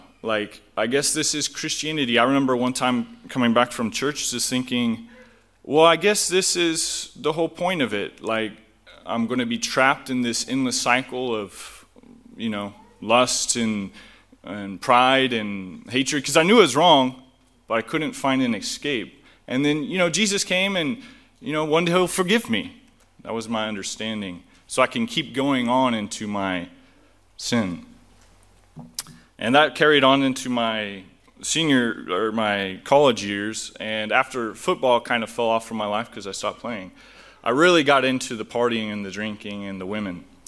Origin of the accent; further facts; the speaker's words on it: Centralia, Kansas, United States; For you guys that don't know me, I grew up around here in Centralia, Kansas.